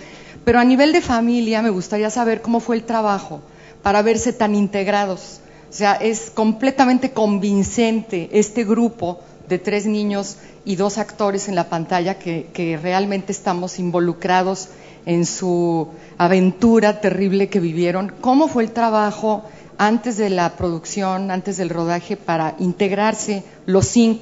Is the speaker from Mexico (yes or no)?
yes; Mexico; yo vengo de México